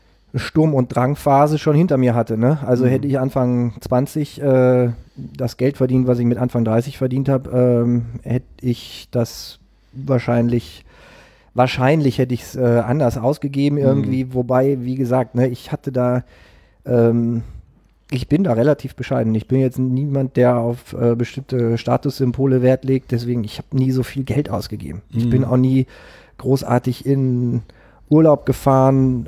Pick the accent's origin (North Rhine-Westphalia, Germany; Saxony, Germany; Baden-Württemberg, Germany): North Rhine-Westphalia, Germany; Münster; in Münster-Westfalen geboren. Ja. Geboren und aufgewachsen.